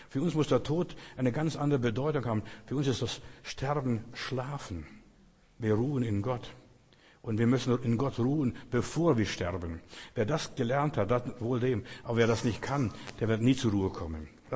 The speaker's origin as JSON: {"language": "German", "country": "Russia", "said": "Ich bin mal im Leichenhaus bei uns in Russland mal eingebrochen"}